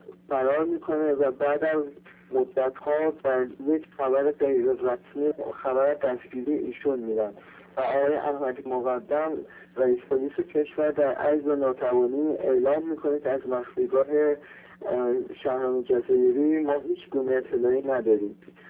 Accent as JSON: {"language": "Persian", "country": "Iran", "said": "باعث افتخار سربلندی من به عنوان یک ایرانی هستش"}